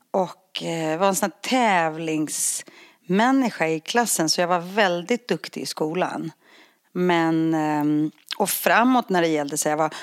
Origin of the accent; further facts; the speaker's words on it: Northern Greece, Greece; jag växte upp liksom i en liten grekisk bergsby, en sket, en liten håla upp i norra Grekland som ingen har varit i.